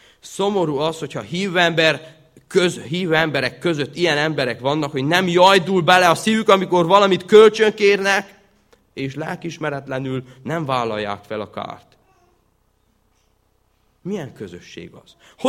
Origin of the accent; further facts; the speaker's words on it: Sfântu Gheorghe, Covasna, Romania; Sepsiszentgyőrről, ahonnan én származom